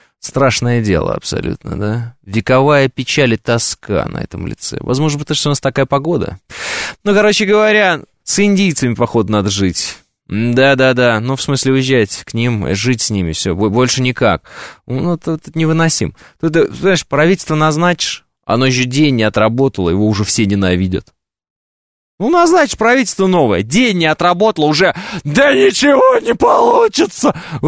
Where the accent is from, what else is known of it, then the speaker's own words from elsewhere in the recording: Russia; also born or lived in Kazakhstan; Родился в Казахстане, ну, то есть сразу чужой. Сразу. Ну, правильно? Все равно. Переехали в Россию, поверьте мне, в село. Чужой. Ты же из Казахстана, чужой.